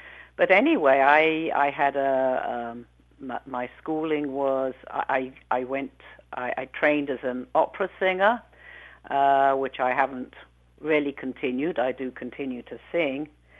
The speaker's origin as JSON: {"language": "English", "region": "London", "country": "United Kingdom", "tie": "born there", "said": "I was born in London, England, and but I wasn't raised there. My father was a doctor in the British military, and so we were traveling as kids."}